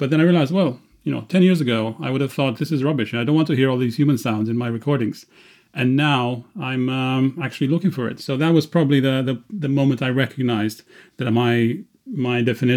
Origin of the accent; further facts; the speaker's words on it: Romania; English is a second language; I was in the village I grew up in back in Romania